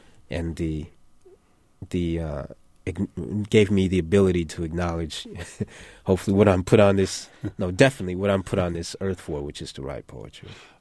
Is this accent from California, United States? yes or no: no; Detroit, Michigan, United States; I grew up in Detroit.